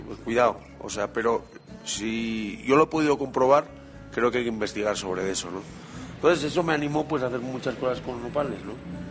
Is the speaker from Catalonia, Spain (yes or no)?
no; Basque Country, Spain; accent: Basque; now in Mexico; mi acento en 18 años no ha cambiado gran cosa. Yo siempre suelo decir, es que cómo voy a vender cocochas hablando en mexicano, ¿no? Yo tengo que vender cocochas hablando en vasco